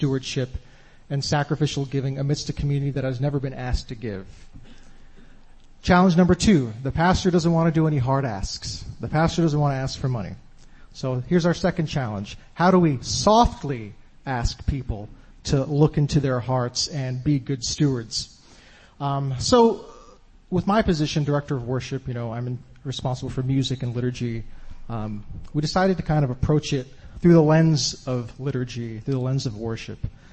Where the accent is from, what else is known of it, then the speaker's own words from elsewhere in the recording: New Jersey, United States; I'm joined by my esteemed colleague, Teresa. We're both from New Jersey.